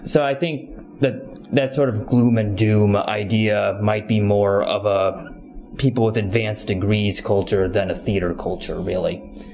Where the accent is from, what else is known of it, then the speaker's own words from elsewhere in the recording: Urbana-Champaign, Illinois, United States; now in Chicago, United States; It was the natural move from Urbana-Champaign, which is also my hometown.